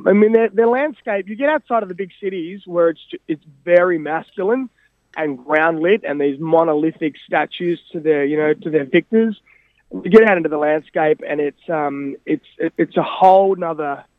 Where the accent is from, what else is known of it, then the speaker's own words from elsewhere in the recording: Australia; Of course, I'm Australian